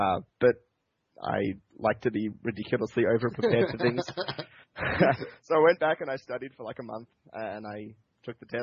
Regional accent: Melbourne, Victoria, Australia; now in Canberra, Australia; So I'm from Melbourne. I currently live in Canberra. I'm 30 years old, and I do IT for the federal government.

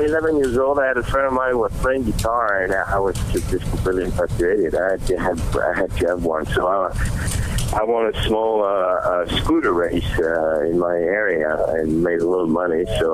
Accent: France; Well, I grew up in France, and we were listening to a lot of radio.

